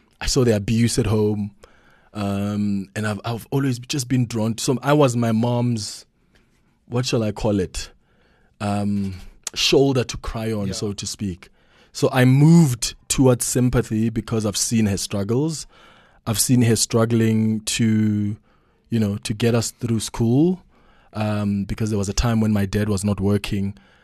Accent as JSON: {"language": "English", "town": "Vaalbank", "region": "Mpumalanga", "country": "South Africa", "tie": "born or raised there", "said": "So, I come from a village called Vaalbank. I don't know why they call it Vaalbank or what it means. It's in Mpumalanga and I grew up there. I went to school there. It's just a village."}